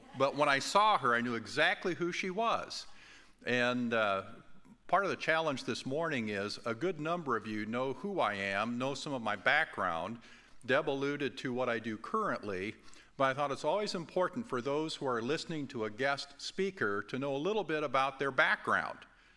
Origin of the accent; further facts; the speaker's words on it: Ziering, Iowa, United States; also born or lived in Waverly; I was born in Waverly, grew up in Ziering, not too far from here, north and east, about 40 miles, where my parents still reside. My home church is the Liscum Church of Christ, north and west of Marshalltown.